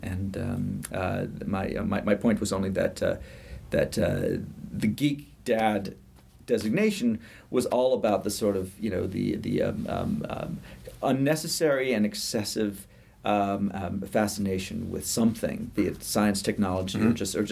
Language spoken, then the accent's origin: English; United Kingdom; born there; He's British. I'm British by birth.